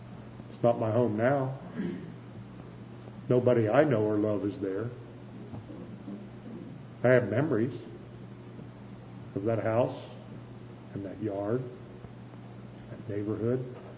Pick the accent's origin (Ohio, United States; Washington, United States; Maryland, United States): Ohio, United States; Chillicothe; I mentioned I was from Chillicothe, and I was born and raised there, and we lived at 1179 Nelson Drive.